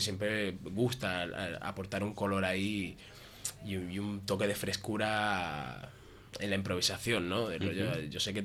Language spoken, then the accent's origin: Spanish; Caracas, Capital District, Venezuela; now in Spain; yo vengo de Caracas, Venezuela, y me vine aquí 8-9 años así aproximadamente, y ya desde entonces pues soy... venezocata español.